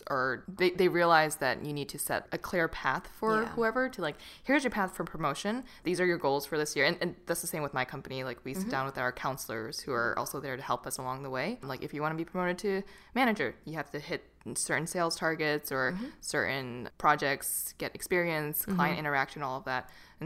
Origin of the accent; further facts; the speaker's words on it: United States; But I think the struggle of growing up in America is that you're in a world where media that gets pushes onto you, there's not a lot of Asian faces there, right?